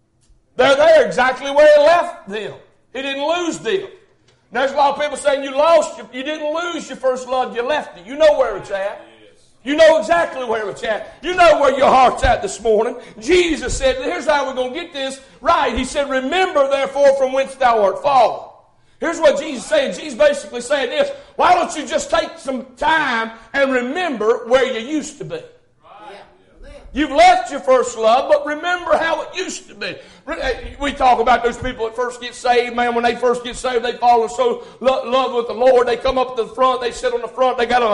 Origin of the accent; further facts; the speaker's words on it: United States; Now, I'm not sorry I'm from America.